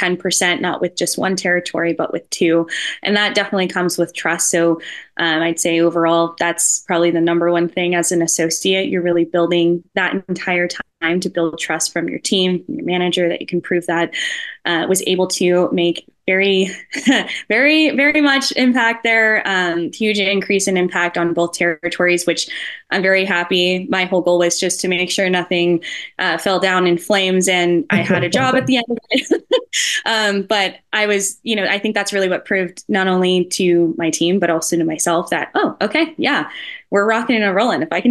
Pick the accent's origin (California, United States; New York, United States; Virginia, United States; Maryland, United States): California, United States; I'm born and raised in California. I'm 29 years old now.